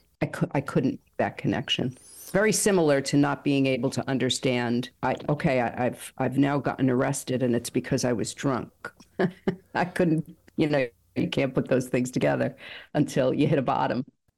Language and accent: English; Bronx, New York, United States; I grew up in the South Bronx in a very violent time, in a very scary neighborhood.